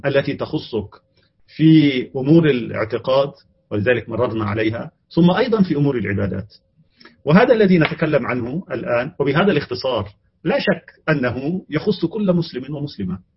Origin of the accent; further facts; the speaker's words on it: Egypt; هذا أحيانا يبدو غريبا على بعض الناس خاصة يعني مننا كمصريين